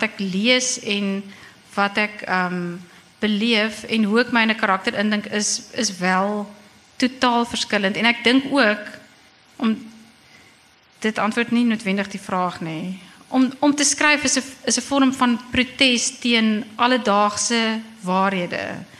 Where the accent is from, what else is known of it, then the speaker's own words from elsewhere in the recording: Bloemfontein, Free State, South Africa; also born or lived in Stellenbosch; het ek groot geword in Bloemfontein. Hoewel, nog voor Bloemfontein was daar nog ander goed ook. Ek het eintlik is ek gebore, die eerste paar jaar van my lewe het ek in Zimbabwe woonstelle in La Colline in Stellenbosch geblei.